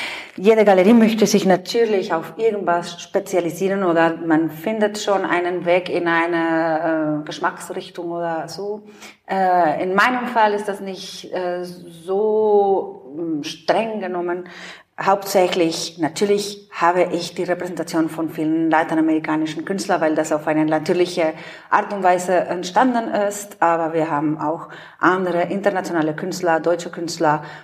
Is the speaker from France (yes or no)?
no; Monterrey, Nuevo León, Mexico; now in Cologne, Germany; komme ursprünglich aus Mexiko. Meine Heimatstadt heißt Monterrey. Ich komme nicht aus Mexiko-Stadt, wie alle anderen. Und bin ansässig in Köln schon seit sehr langer Zeit.